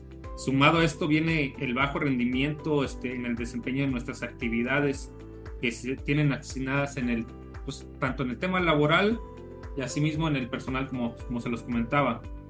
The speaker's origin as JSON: {"language": "Spanish", "town": "Ciudad Valles", "region": "San Luis Potosí", "country": "Mexico", "said": "Y pues soy originario de Ciudad Valles, San Luis Potosí."}